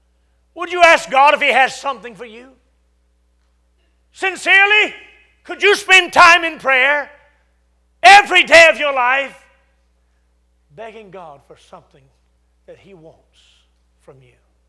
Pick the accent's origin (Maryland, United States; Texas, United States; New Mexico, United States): Texas, United States; I was so scared leaving, oh, wonderful Texas. Amen. I'm still a Southerner, just below the Mason-Dixon, Southern born and Southern bred. When I die, I'll be Southern dead.